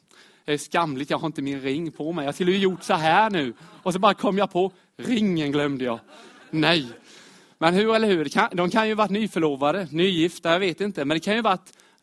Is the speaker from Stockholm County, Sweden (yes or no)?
no; Myresjö, Jönköping County, Sweden; Jag är uppvuxen utanför Myresjö.